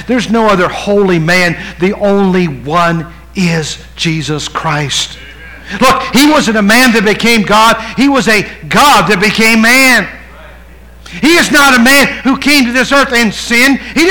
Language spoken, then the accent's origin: English; West Virginia, United States; It's not too far from where I grew up in West Virginia. It's about a five-hour drive